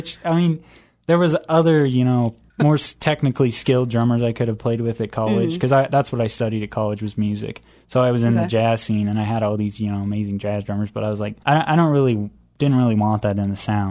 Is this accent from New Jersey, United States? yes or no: no; Utah, United States; We're from Utah.